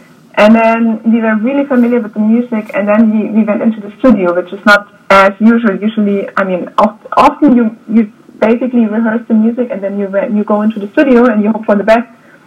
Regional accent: Germany; there was a jazz workshop at my hometown that was quite popular in Germany.

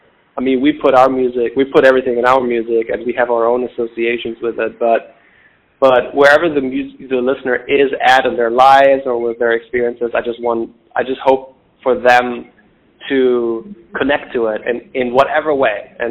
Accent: Lower Saxony, Germany; I'm from a small town near Hanover, Germany, West Germany, so not a lot of access to live venues, although some.

